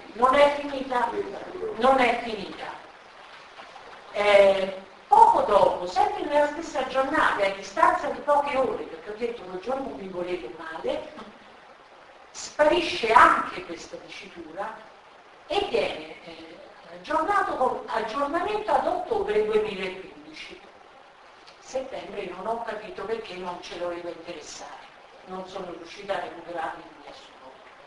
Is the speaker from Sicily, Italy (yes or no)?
yes; Catania, Sicily, Italy; per scrupolo vado a leggere le analisi del mio paese, Catania.